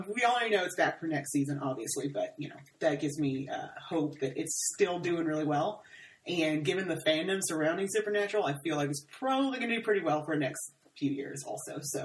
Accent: Texas, United States; I am Southern. I'm not from Louisiana, but I'm from Texas.

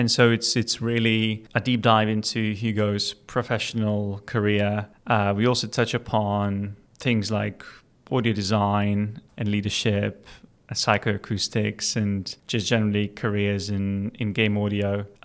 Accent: Lithuania; moved away; also born or lived in Leeds, United Kingdom / Manchester, United Kingdom; I'm from Lithuania originally as well. So I've been here 3 years now.

